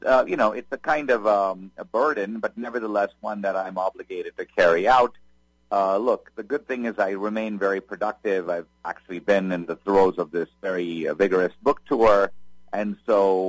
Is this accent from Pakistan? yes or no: no; India; I'm originally from India